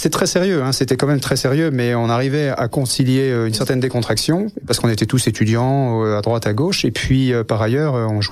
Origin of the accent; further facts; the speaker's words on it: Saint-Germain-en-Laye, Île-de-France, France; Et j'ai grandi jusqu'à 26 ans en fait à Saint-Germain-en-Laye